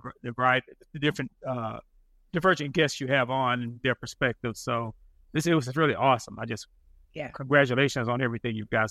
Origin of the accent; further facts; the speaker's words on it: North Carolina, United States; Yeah, I grew up in North Carolina. Okay. So I'm from North Carolina.